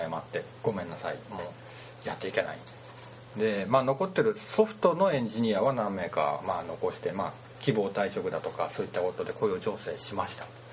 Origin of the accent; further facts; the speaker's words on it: Hakodate, Hokkaido, Japan; 私函館生まれの函館育ちで函館大好きなんで、もちろん若い時は東京だとかで仕事はしてたんですけども